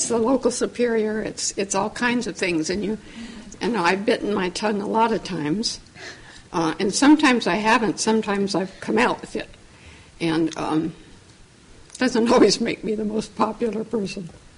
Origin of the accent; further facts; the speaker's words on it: Catalina Island, California, United States; I grew up very simply on Catalina Island, and if we had stuff, we had it, and we used it.